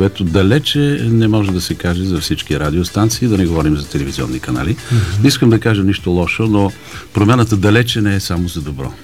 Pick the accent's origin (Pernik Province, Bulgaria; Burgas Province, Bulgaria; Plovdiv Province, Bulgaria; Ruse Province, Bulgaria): Pernik Province, Bulgaria; Radomir; born there; Аз съм роден в Радомир, но корена ми е от Касилак, и аз много обичам да се връщам там. Даже на Нова година бях там.